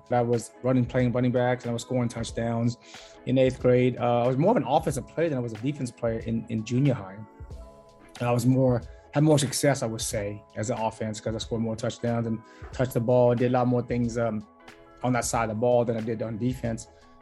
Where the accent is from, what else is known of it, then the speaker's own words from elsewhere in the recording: United States; I wouldn't be prouder to say that I'm Vietnamese American